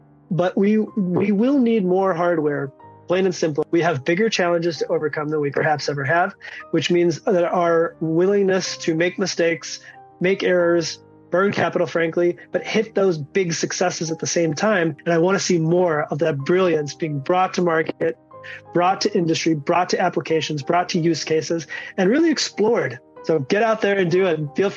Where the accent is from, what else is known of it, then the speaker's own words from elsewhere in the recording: Chicago, Illinois, United States; moved away as an adult; now in Luxembourg; I am from Chicago in the US, if you couldn't tell by my giveaway accent, but moved here to Europe about 5 years ago